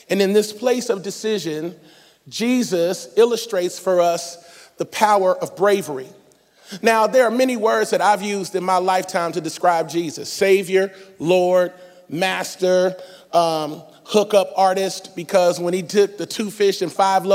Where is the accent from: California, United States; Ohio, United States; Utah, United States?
Ohio, United States; Cincinnati; I'm from Cincinnati, born and raised, baby.